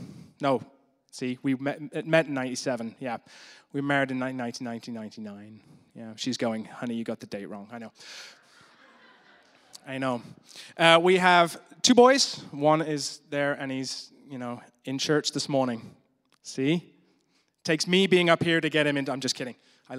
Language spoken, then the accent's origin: English; Germany; growing up in Germany kind of gave me a bit of a different experience of life